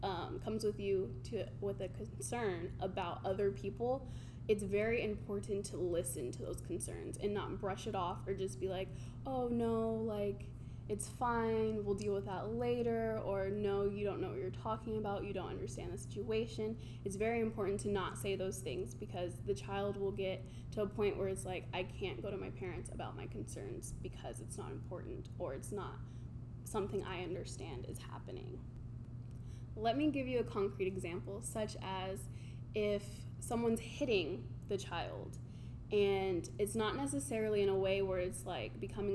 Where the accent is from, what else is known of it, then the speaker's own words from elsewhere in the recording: Oklahoma, United States; I am from Oklahoma, a really small town, just like here in Berrien Springs.